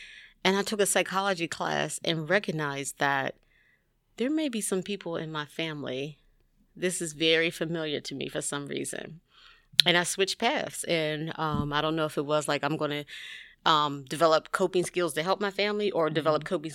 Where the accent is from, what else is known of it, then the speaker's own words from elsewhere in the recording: Pittsburgh, Pennsylvania, United States; I grew up in Pittsburgh, Pennsylvania.